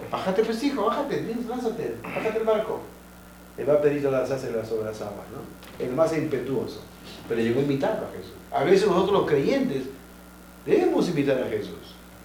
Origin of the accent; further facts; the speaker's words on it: Oaxaca, Mexico; yo soy hombre macho, soy allá de Oaxaca, de mi tierra.